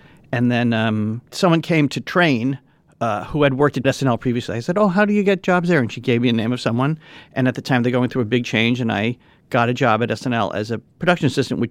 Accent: The Bronx, New York, United States; I grew up in the Bronx. I went to school in the Bronx, went to high school, went to college in the Bronx.

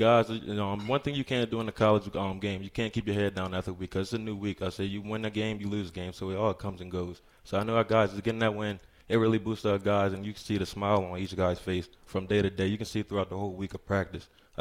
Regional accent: Maryland, United States; I say, born and raised on the Eastern Shore of Maryland. It's pretty close to kind of people, if you've heard of Ocean City, Maryland.

